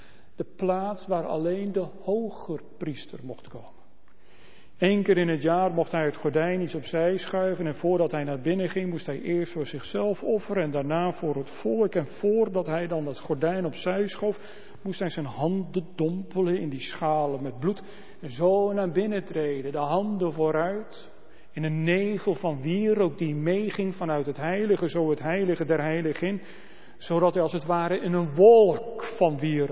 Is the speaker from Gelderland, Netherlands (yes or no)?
yes; Harderwijk, Gelderland, Netherlands; ik ben opgegroeid in Harderwijk en ook gestaan op Urk.